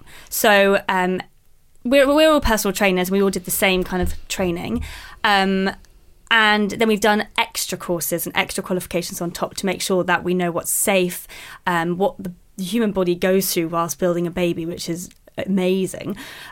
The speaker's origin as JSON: {"language": "English", "region": "London", "country": "United Kingdom", "tie": "born or raised there", "said": "So I grew up in London, still live in London now."}